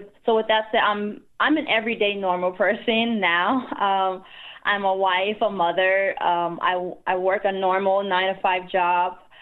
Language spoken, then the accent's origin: English; Liberia; born there; moved away; So I was born in West Africa, Liberia. During the Liberian Civil War, I came here in 2001 as a refugee